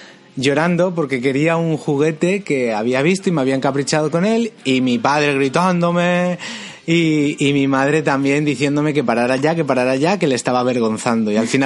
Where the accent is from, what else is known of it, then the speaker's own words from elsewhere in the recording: Valencia, Valencian Community, Spain; Yo soy de Valencia.